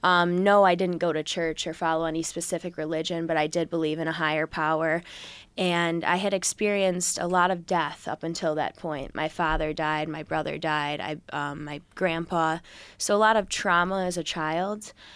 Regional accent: Brockport, New York, United States; also born or lived in Rochester; So I was actually born in Rochester. I am adopted, and I ended up living with a great family that I'm very fortunate to have in Brockport, New York, and that's where I was raised

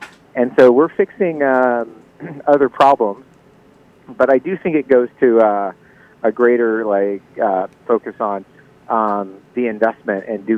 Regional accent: Oklahoma, United States; So I'm from Oklahoma originally, and the laws in Oklahoma made it kind of the perfect storm for us to participate.

